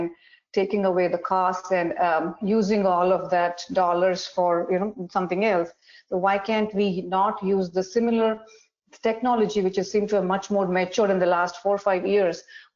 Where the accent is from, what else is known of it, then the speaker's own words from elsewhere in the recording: India; I did my major in architecture growing up in India